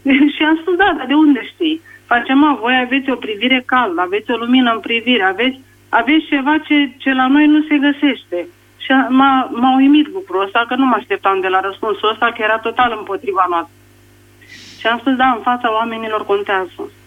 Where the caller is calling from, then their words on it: Buzău, Buzău County, Romania; din Buzău